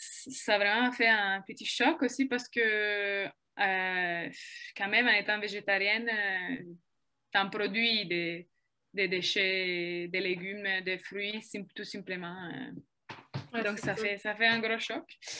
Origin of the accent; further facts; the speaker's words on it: northern Italy, Italy; now in Canada; Je vis au Québec. Je viens du nord de l'Italie, donc c'est sûr qu'au sud de l'Italie, c'est pas aussi bien.